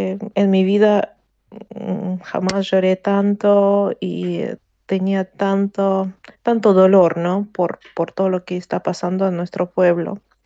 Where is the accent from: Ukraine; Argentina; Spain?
Ukraine; muy feliz dentro de todo para estar en mi país ayudando a mi gente ahora